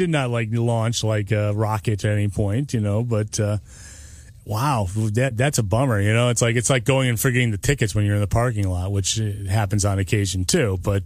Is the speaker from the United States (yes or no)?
yes; Rochester, New York, United States; Now, listen, we're from Rochester, and I think that maybe people are going to be possibly watching the Buffalo Bills game